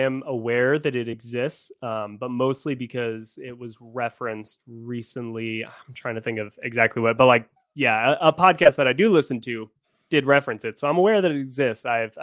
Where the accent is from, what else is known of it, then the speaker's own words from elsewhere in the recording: Atlanta, Georgia, United States; Atlanta. Yeah.